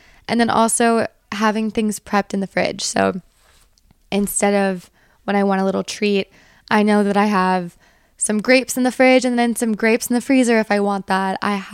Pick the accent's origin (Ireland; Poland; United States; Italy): United States; Virginia; also born or lived in Brooklyn; now in California, United States; Not no, because I grew up in Virginia and I definitely had my mornings of defrosting my car and getting into it.